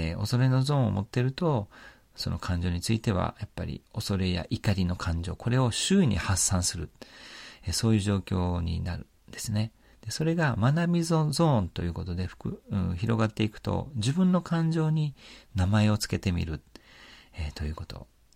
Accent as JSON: {"language": "Japanese", "town": "Isahaya", "region": "Nagasaki", "country": "Japan", "said": "で、私のふるさと、諫早のですね"}